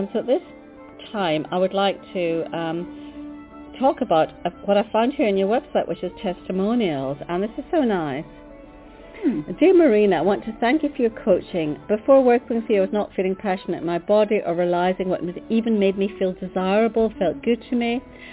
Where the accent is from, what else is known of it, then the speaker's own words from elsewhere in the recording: Scotland, United Kingdom; as I am a Scot with Irish background too.